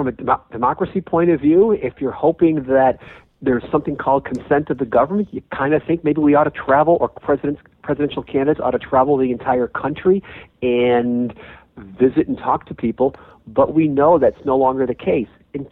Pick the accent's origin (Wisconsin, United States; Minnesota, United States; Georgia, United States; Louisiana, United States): Minnesota, United States; like in my home state right now, Minnesota